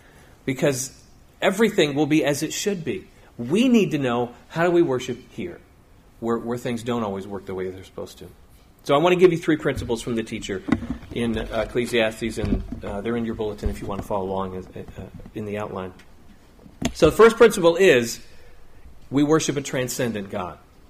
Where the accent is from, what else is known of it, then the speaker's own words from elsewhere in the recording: New England, United States; also born or lived in South Carolina; See, I grew up in New England, most of you know, and we were generally the only family leaving our house for church on Sunday morning.